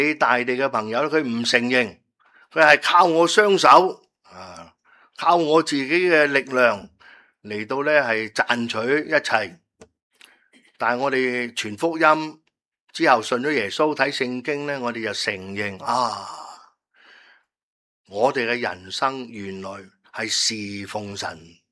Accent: Guangdong, China; 运吉即係俾我哋广东人就明白

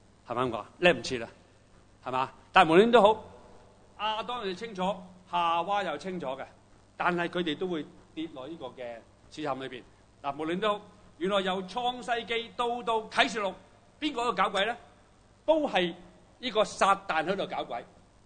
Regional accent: China; 即係我用我係中國人嘅龍先啦嚇。

